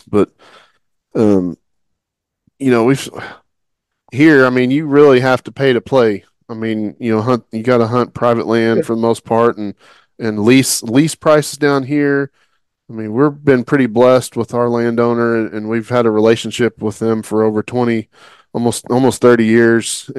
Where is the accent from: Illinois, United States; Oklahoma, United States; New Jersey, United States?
Oklahoma, United States; because growing up in Oklahoma, and I don't know about where it's up for y'all